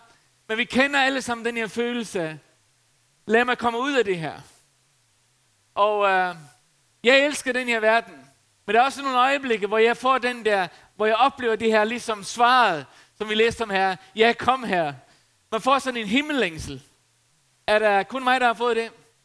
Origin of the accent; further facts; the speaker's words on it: Faroe Islands; Problemet på Færøerne, det er, at der hvor jeg er opvokset, så er der rimelig mange dage, hvor man skal holde sin sti ren